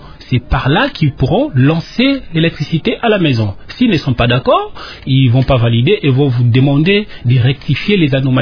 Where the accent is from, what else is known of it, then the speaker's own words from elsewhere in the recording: DR Congo; Moi, je suis Congolais